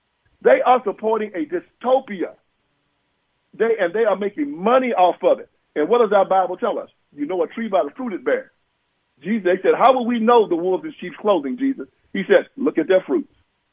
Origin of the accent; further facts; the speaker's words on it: United States; I know I'm an American